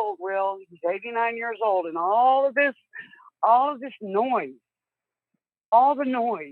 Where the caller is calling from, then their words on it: Luling, Texas, United States; I am in Luling, Texas. I am just right in the middle of Beto country.